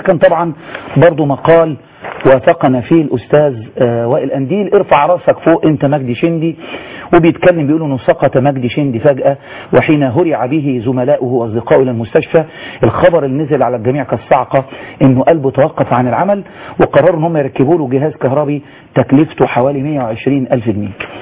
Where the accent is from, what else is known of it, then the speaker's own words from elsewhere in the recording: Egypt; احنا كمصريين